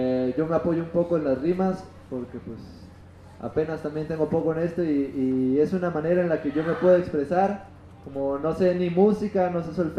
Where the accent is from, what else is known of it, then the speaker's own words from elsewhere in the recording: Baja California, Mexico; yo soy de Baja California, pero gracias a Dios he tenido la oportunidad de viajar por México, estar en la Sierra Tarahumara, estar en el desierto de San Luis Potosí, estar en Ciudad de México, en Puebla, aquí en Chiapas.